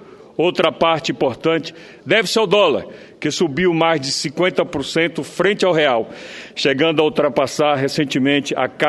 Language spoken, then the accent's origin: Portuguese; Sergipe, Brazil; queria fazer o registro das presenças honrosas aqui do prefeito de Capela, lá do meu estado, do estado de Sergipe